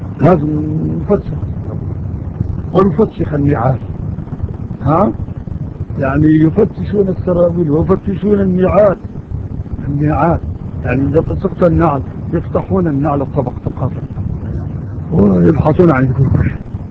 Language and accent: Arabic; Libya; ما في جوازات عندنا جواز ليبيين نحن ليبيين